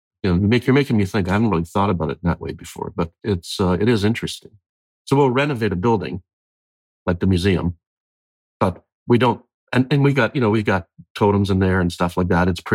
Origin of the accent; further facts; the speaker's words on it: Toronto, Ontario, Canada; also born or lived in Scotland, United Kingdom; Came from the Toronto where I grew up. Came out here and I'd never seen the ocean. I couldn't believe. I was born in Scotland, so I'd seen the ocean, but I'd never seen an ocean I'd want to swim in.